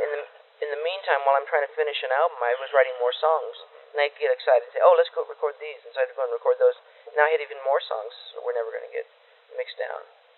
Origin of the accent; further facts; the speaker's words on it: United States; Because I'm an American.